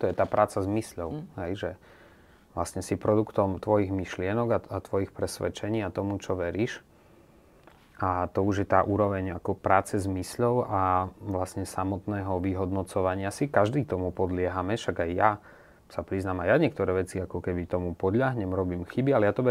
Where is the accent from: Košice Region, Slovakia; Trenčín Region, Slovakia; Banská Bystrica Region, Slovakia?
Košice Region, Slovakia; Michalovce; Ja som pôvodom z Michaloviec